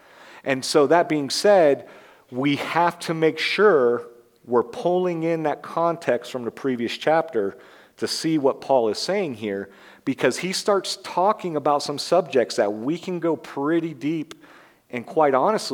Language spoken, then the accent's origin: English; the South, United States; Yeah, I know Wayne. I'm from the South. Don't hate me.